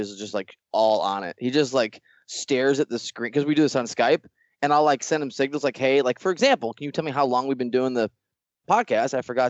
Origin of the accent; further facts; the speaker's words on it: Iowa, United States; Sorry, I'm not used to New York. I'm a kid from Iowa.